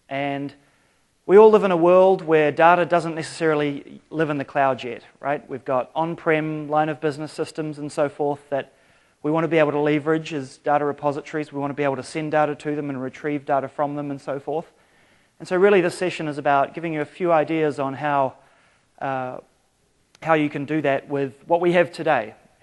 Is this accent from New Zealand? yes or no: yes; New Zealand; moved away as an adult; now in Seattle, United States; I moved to the States in 2007, but I'm from New Zealand.